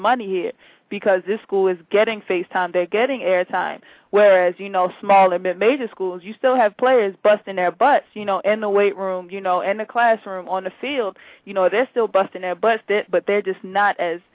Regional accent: Baltimore, Maryland, United States; I'm from Baltimore.

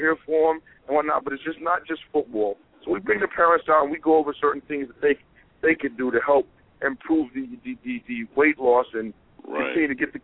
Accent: North Carolina, United States; moved away as an adult; now in New York, United States; I come from North Carolina. I come down by Shelby and Charlotte. Gastonia and Hickory.

